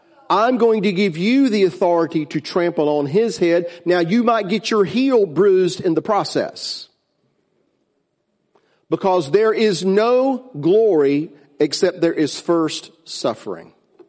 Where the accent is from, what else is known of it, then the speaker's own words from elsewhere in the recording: the South, United States; Now, I grew up in the South, and there were people in the South who thought that meant